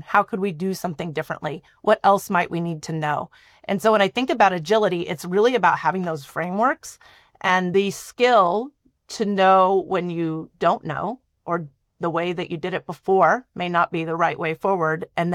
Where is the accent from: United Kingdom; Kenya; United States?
United States; Maine; I grew up in Maine in the Northeast, and I've only spoken English through my life.